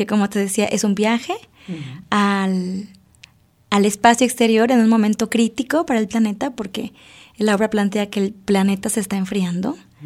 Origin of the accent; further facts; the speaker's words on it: Nayarit, Mexico; also born or lived in Iguala; yo nací en Iguala, Guerrero, y porque de ahí es la familia de mi mamá, pero sí me crecí en Nayarit, y Nayarit me ha acogido también como profesionista